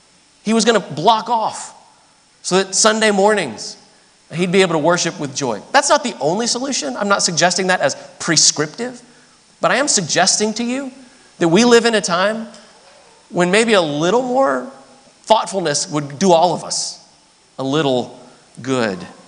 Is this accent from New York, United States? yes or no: no; Ohio, United States; I was from Ohio. I met this guy in Birmingham, Alabama. I thought it was kind of a Southernism.